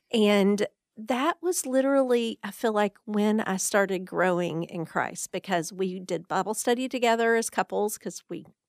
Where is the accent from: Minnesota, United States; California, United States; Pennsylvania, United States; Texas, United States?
Texas, United States; Waco; I grew up in Waco, and my parents were obviously a Christian family